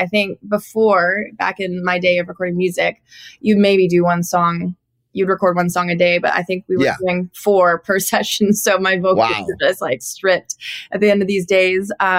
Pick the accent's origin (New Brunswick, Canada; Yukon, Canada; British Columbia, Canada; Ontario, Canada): British Columbia, Canada; Cloverdale; moved away as an adult; now in Nashville, United States; I grew up in Cloverdale, which is a rodeo town in BC.